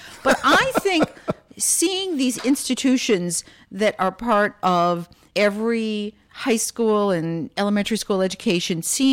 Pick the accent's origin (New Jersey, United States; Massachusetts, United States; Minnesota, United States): Minnesota, United States; Minneapolis; I grew up in Minneapolis.